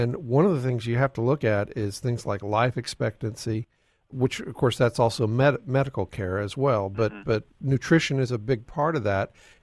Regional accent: Texas, United States; As somebody growing up in West Texas, I spent some time in Western Oklahoma working on a family farm.

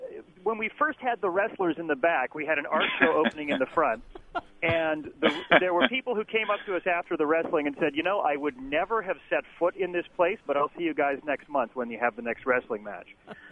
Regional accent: North Carolina, United States; I knew all kinds of folks in public school when I grew up in North Carolina

